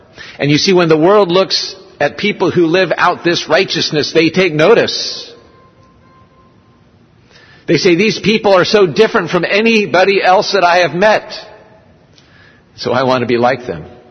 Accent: United States; born there; I'd say, "Well, I was born in America, but my parents immigrated from South Korea."

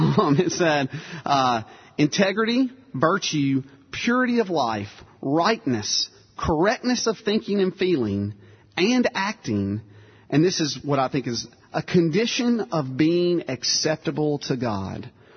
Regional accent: Tupelo, Mississippi, United States; When I grew up in Tupelo, Mississippi, and you don't need to know a lot about that besides that … is from there.

